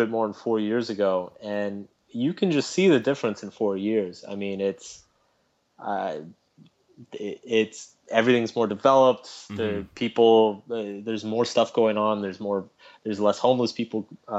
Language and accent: English; Texas, United States; also born or lived in Boston; I grew up in Texas, but I lived in Boston before I started traveling.